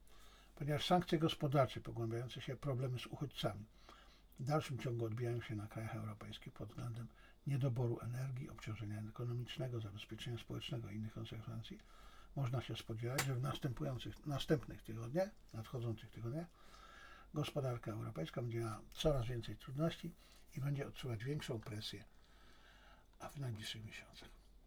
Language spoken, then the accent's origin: Polish; China; also born or lived in Poland; jestem Chińczykiem i Polakiem. Ale to, że jestem Chińczykiem, to nie oznacza wcale, że ja muszę popierać działania chińskiego rządu